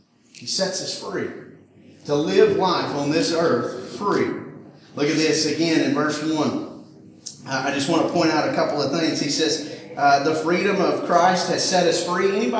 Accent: McCalla, Alabama, United States; I'm from McCalla, Alabama.

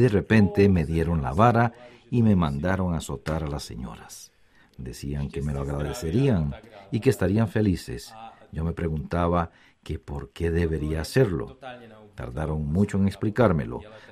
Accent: Germany; yo crecí en Alemania, pero en una familia de Yugoslavia.

